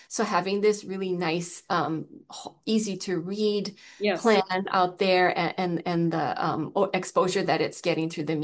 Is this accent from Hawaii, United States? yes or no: yes; Hawaii, United States; So yeah, I'm from Maui.